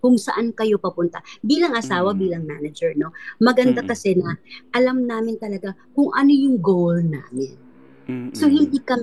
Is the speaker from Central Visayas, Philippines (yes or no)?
yes; Cebu, Central Visayas, Philippines; So, galing ako sa Cebu eh.